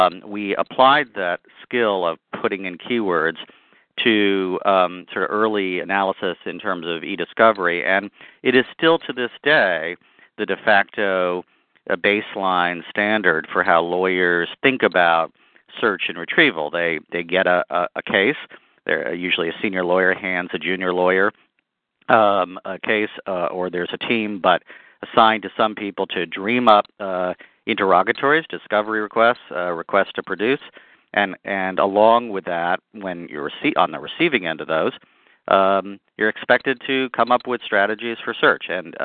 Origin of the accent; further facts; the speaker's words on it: New England, United States; even though I'm from New England, I had Potomac fever and I wanted to work in Washington.